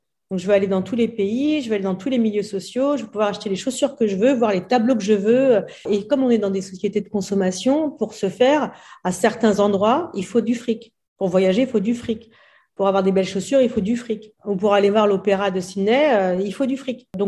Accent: La Courneuve, Île-de-France, France; parce que j'ai grandi à La Courneuve dans une cité du 93, donc de banlieue parisienne un peu chaude.

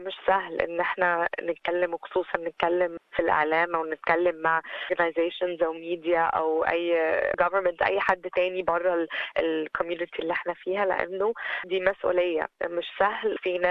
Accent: Palestine; now in Australia; احنا كعرب كمسلمين كفلسطينيين في أنحاء العالم مش بس هنا في أستراليا.

